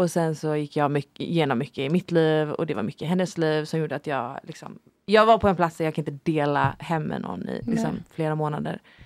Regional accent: Gothenburg, Västra Götaland County, Sweden; jag insåg det nu när jag var hemma i Göteborg

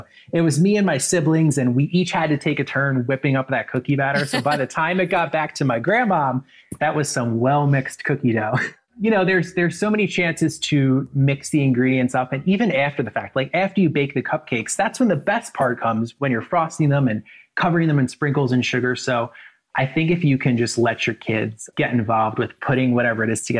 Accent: Philadelphia, Pennsylvania, United States; You know, Philly is, I think it's really similar to New York or any big city, where even having lived here all my life, I feel like every time I visit Philadelphia, I always discover something new.

